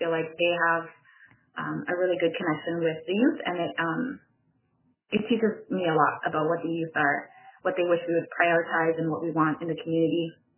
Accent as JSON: {"language": "English", "town": "Cambridge Bay", "region": "Nunavut", "country": "Canada", "tie": "born or raised there", "said": "I'm from Cambridge Bay, grew up here"}